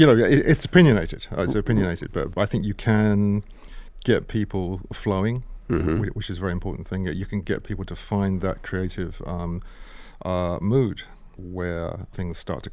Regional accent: London, United Kingdom; like 10, 11 years old, I'd be very bored as a kid. You know, like the weather would be terrible. This is growing up in London.

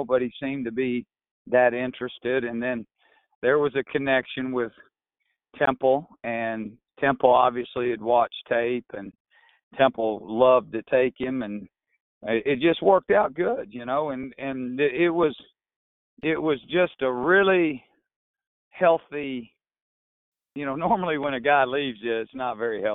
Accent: Oklahoma, United States; I'm from Oklahoma originally, so you know I like wrestling.

